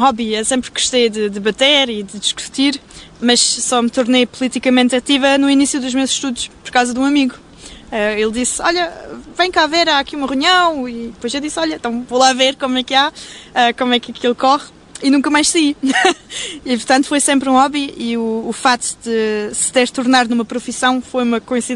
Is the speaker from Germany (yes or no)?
yes; Aachen, North Rhine-Westphalia, Germany; also born or lived in Lisbon, Portugal; Nasci em Lisboa, mas cresci aqui em Aachen, ao pé de Aachen, onde hoje ainda vivo.